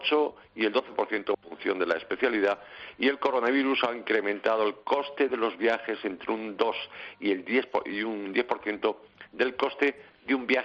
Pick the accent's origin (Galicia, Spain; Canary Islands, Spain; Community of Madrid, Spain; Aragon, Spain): Galicia, Spain; soy gallego